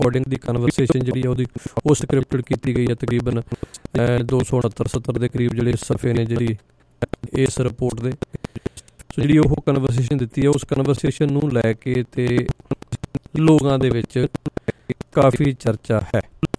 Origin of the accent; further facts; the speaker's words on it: Bheta, Punjab, India; ਜਿਹੜੇ ਸਾਡੇ 4-5 ਪਿੰਡ ਨੇ ਆਲੇ ਦੁਆਲੇ, ਜਿਹਦੇ ਵਿੱਚ ਸਾਡਾ ਪਿੰਡ ਭੇਟਾ ਪੈਂਦਾ ਜੀ ਨਾਲ